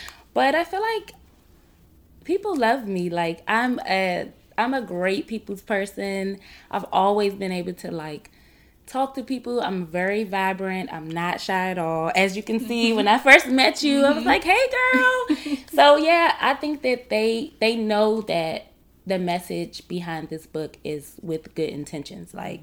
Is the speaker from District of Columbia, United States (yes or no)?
yes; Washington, District of Columbia, United States; I am from Washington, D.C.